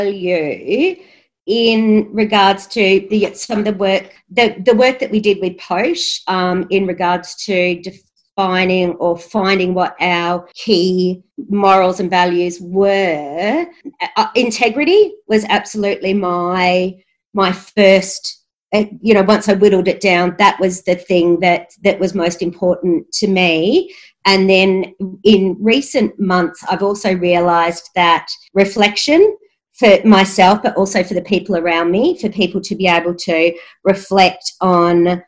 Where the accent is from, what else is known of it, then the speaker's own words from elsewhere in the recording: Alice Springs, Northern Territory, Australia; I was lucky enough growing up in Alice Springs to be exposed to women's business out on community